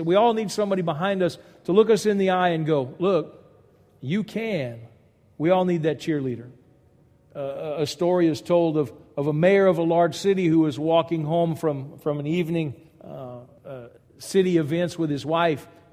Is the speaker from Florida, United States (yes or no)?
no; Louisiana, United States; One of the things that I have found to be very true in growing up in South Louisiana is that if you have the pleasure of having a Cajun friend, that is your friend for life.